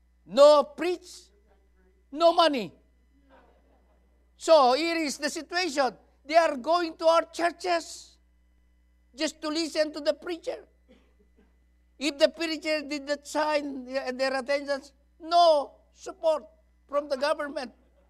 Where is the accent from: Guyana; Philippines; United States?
Philippines; But as a Filipino, I always encourage my people to go forward.